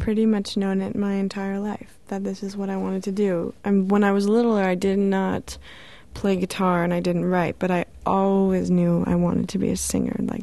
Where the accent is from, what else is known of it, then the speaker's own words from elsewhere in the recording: Massachusetts, United States; yes, I am from Happy Valley. It's true.